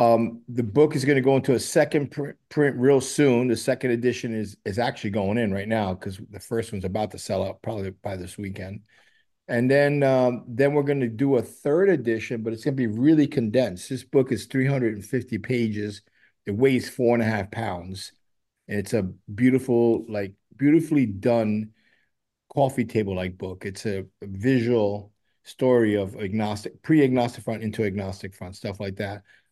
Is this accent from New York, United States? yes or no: yes; New York City, New York, United States; Don't forget, I'm from New York City, where the scene was kind of meshed with the art scene